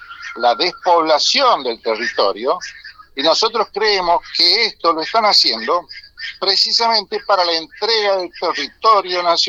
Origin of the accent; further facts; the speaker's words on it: Argentina; nosotros lamentablemente en la República Argentina tenemos que reconocer que somos una colonia inglesa desde el año 1810 hasta la fecha